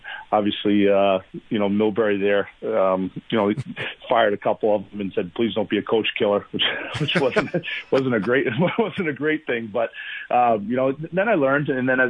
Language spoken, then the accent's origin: English; United States; And obviously being an American player going first overall too, I think I was the third player to do that.